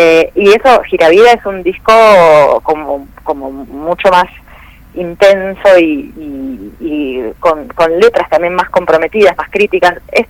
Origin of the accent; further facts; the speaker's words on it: Buenos Aires, Argentina; somos de acá, de Buenos Aires, no de Rosario